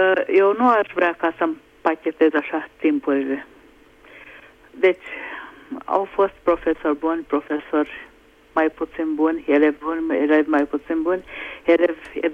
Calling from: Budapest, Hungary; also born or lived in Romania; Și eu am făcut școala în România și copiii mei până în clasa a patra, a cincea

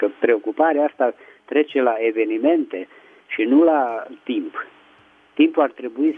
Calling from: Petroșani, Hunedoara County, Romania; din Petroșani.

